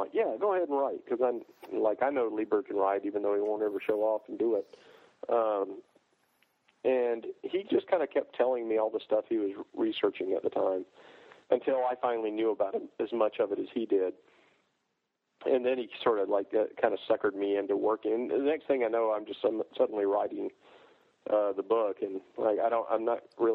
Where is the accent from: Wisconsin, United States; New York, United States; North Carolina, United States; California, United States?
North Carolina, United States; I'm from North Carolina. Isn't too far away.